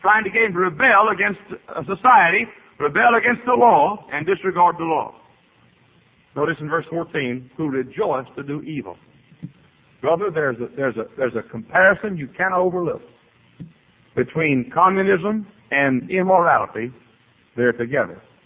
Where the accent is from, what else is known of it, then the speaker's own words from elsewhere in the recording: United States; Right or wrong, I'm an American. Right or wrong, I'm an American.